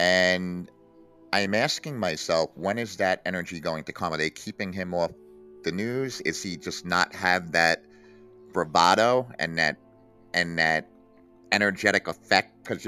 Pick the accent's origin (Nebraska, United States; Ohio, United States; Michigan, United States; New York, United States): New York, United States; New York City; Well, you know, I'm 44 years old, and I grew up in New York City in a very legendary time period.